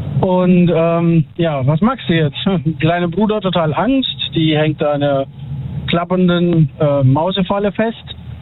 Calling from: Schenkelberg, Rhineland-Palatinate, Germany; Schenkelberg, Westerwald.

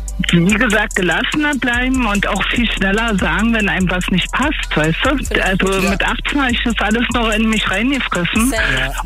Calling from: Köpenick, Berlin, Germany; aus Köpenick.

